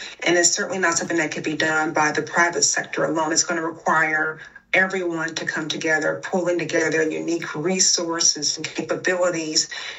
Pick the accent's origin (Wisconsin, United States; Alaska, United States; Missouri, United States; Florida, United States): Wisconsin, United States; Milwaukee; now in Bowie, United States; the challenges will not be the same in my hometown of Milwaukee or my adopted hometown of Bowie, Maryland.